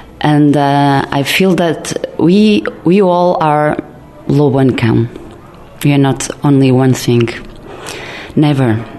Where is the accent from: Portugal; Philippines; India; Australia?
Portugal; Porto, Norte; English is a second language; I grew up in Porto. Porto is a very small town in Portugal. And in the 80s, it was very, very conservative, and it was very hard to be a teenager